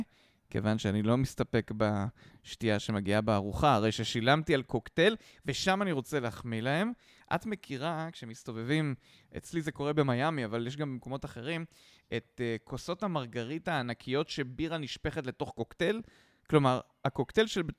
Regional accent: Rishon LeZion, Central District, Israel; אני מדבר איתך על ראשון מזרח, אזור התעשייה הישן, שזה הנאפיס הראשון, לדעתי, המקורי, אבל זה בעיקר שאני גדלתי בו.

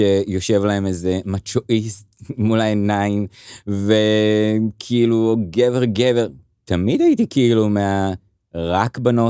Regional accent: Kiryat Ono, Tel Aviv District, Israel; גדלתי בקריית אונו, שעוד פעם, זה לא היה, הייתה עיר חשוכת, כאילו דעות או משהו כזה, כאילו זה, קריית אונו זה מקום פתוח, ליברלי והכל

